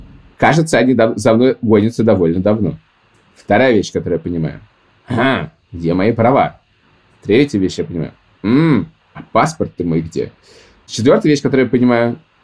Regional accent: Russia; я типичный россиянин.

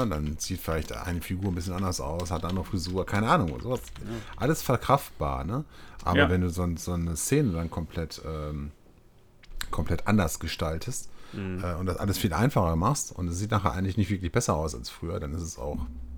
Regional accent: North Rhine-Westphalia, Germany; Okay, die Hörerschaft, wir kommen aus OWL, jetzt ist es raus.

